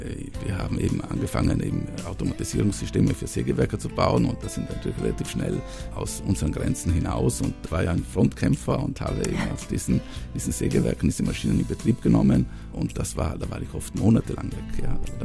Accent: Brixen, Trentino-Alto Adige, Italy; Ich bin hier, es ist meine Heimat und ich fühle mich hier wohl und ich liebe die Berge, ich liebe das Land, ich liebe die Leute, ich liebe die Kultur.

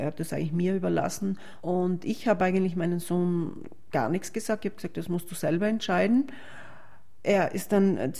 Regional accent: Trentino-Alto Adige, Italy; also born or lived in Vienna; also ich bin Südtirolerin, habe in Wien gelebt.

